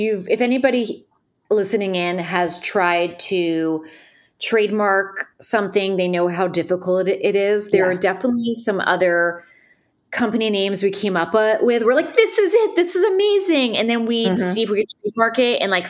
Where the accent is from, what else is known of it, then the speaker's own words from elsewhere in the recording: New Jersey, United States; now in Nashville, United States; I moved to Nashville 9 years ago. I'm from Northern New Jersey. I was living in New York City after college, and my husband's job brought us to Nashville.